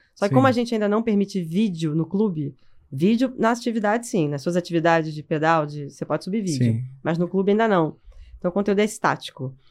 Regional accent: Rio de Janeiro, Brazil; now in São Paulo, Brazil; Eu moro em São Paulo há muito tempo, mas eu sou carioca, o meu marido também não é daqui, então a gente não tem família em São Paulo.

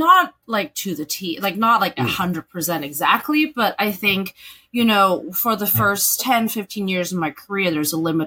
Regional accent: Hong Kong; Like, I grew up in Hong Kong

